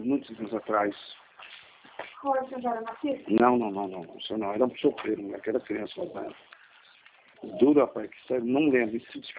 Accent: Marília, São Paulo, Brazil; Não, sou de Marília.

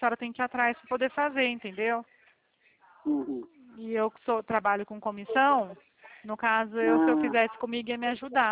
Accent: Bebedouro, São Paulo, Brazil; Eu sou de Bebedouro, sou de São Paulo.

